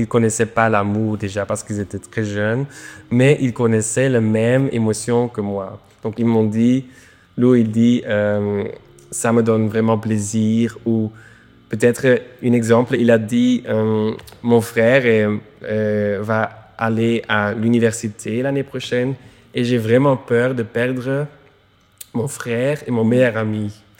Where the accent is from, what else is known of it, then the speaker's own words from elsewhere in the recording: Wetteren, Flanders, Belgium; also born or lived in Berlin, Germany; j'étais de Wetteren, un petit village pas loin de Gand. En Belgique, c'est vraiment la province.